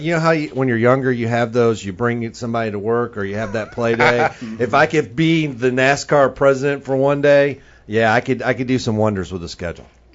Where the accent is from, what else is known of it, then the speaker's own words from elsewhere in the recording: Michigan, United States; I grew up 30 minutes outside of the Irish Hills, outside of MIS.